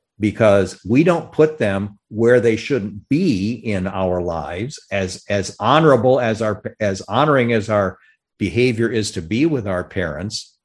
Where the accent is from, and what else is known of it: Michigan, United States; now in San Antonio, United States